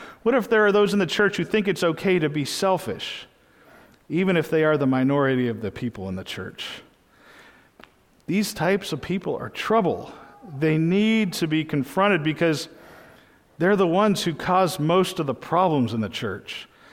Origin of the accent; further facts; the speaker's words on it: New England, United States; A lot of the traditional congregational churches, I'm from New England, I know a lot of them